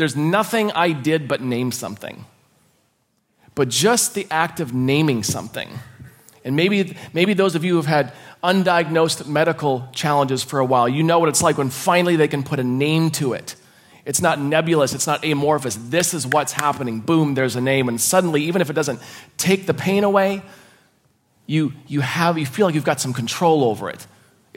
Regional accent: Midwest, United States; I don't know if this is normal for Australia, but I was brought up in the Midwestern United States, and I was in an organization called Pathfinders as a kid.

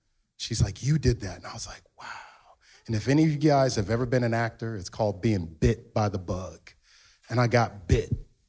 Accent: Orange Village, Ohio, United States; also born or lived in Cleveland; I'm originally from Cleveland, was born on East 138th and Harvard, but my father moved us out to Orange Village.

